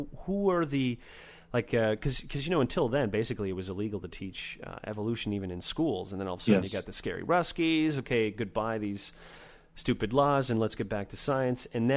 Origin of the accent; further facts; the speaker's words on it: United States; And as an American, this is the quintessential question.